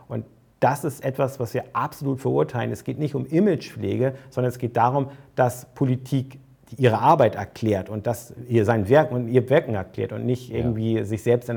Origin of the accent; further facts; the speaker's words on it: Hamburg, Germany; Also ich finde natürlich die Hamburger Fälle als Hamburger ganz interessant